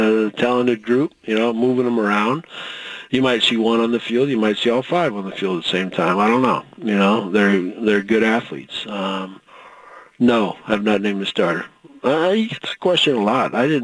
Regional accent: the South, United States; I mean, I grew up in the South, you know.

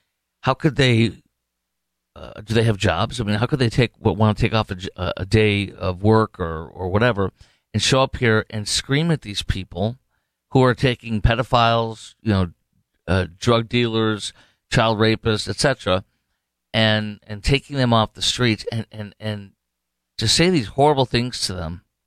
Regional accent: Chicago, Illinois, United States; It's in Chicago, which is my birthplace, my hometown.

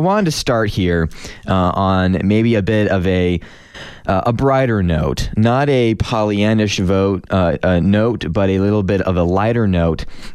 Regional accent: United States; But I think we as an American people have always been guided by this compass of what one author calls a peerless ideal

